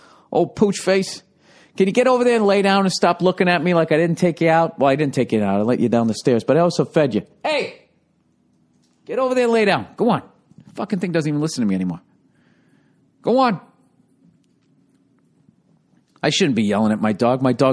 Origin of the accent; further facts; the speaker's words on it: United States; I mean, it's a funny thing to bring up as an American when I go up there.